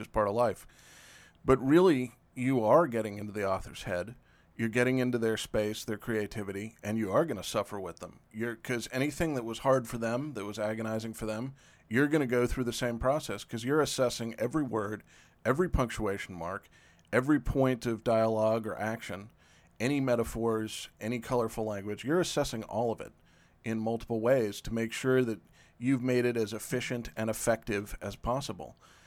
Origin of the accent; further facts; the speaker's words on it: the South, United States; You know, I'm from the South. Good friends disagree on big things in huge ways all the time